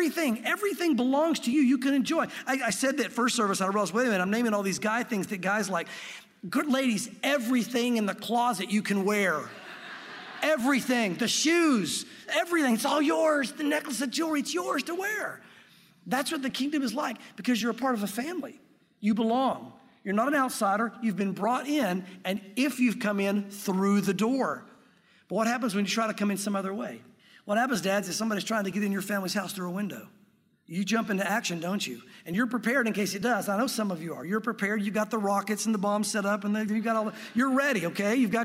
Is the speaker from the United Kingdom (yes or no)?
no; Jonesville, United States; I had Charlie and Chuck as my two best friends growing up in Jonesville